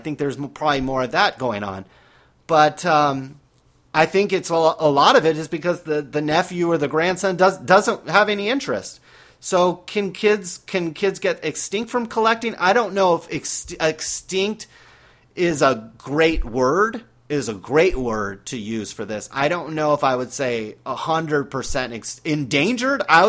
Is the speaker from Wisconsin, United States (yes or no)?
no; California, United States; You think I grew up in California rooting for the Bengals?